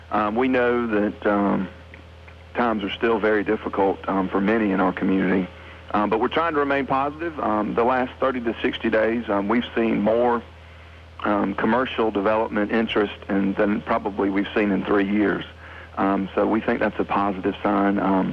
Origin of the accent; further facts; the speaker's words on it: Greenville, United States; I was born in Greenville.